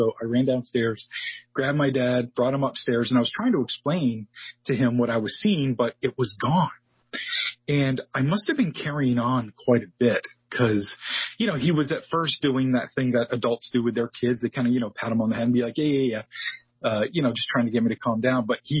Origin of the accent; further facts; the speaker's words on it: Maine, United States; And I said to myself, hey, there's no book here about UFOs specifically in my home state.